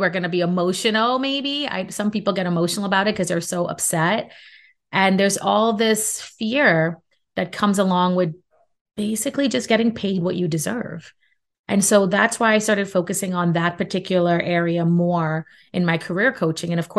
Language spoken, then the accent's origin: English; Brooklyn, New York, United States; I mean, I'm from a Caribbean background. I grew up in Brooklyn.